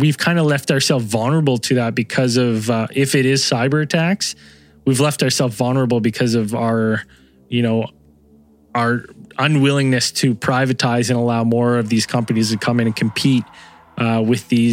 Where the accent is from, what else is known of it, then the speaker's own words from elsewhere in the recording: Canada; But as a Canadian, I can speak for all Canadians